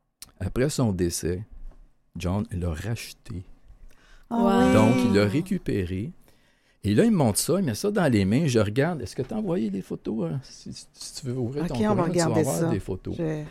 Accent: Granby, Quebec, Canada; Je viens de Granby, lui aussi.

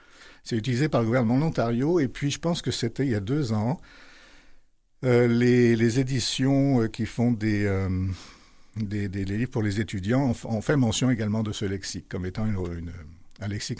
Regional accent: France; now in Quebec, Canada; ça fait depuis que je suis arrivé au Québec, de France

